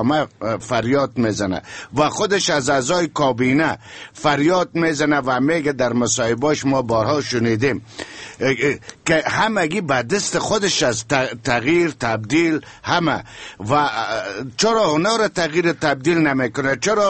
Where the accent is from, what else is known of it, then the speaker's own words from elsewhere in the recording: Afghanistan; من یک افغان هستم، یک مسلمان هستم،